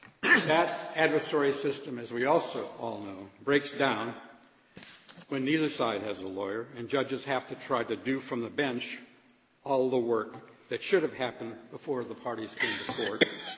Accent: South Dakota, United States; I was born and raised in South Dakota, so I was used to that.

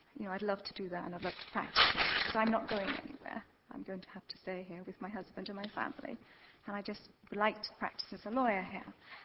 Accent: Wimbledon, London, United Kingdom; I'm a London girl. I'm from Wimbledon.

